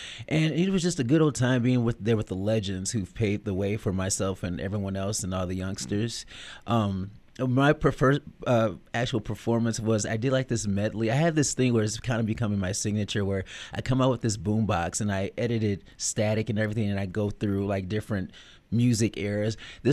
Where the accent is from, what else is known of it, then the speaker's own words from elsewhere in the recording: Detroit, Michigan, United States; Like, I come from a dancing musical family. Like, I'm from Detroit, the Motown, so, like, every family reunion, family barbecue gathering, we all busted out